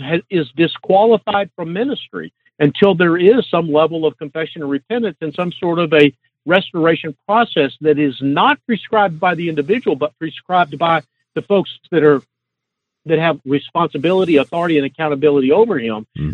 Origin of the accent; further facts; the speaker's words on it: Atlanta, Georgia, United States; I was raised in the Atlanta area. Many of the early executives of Chick-fil-A attended church with me when I was a kid.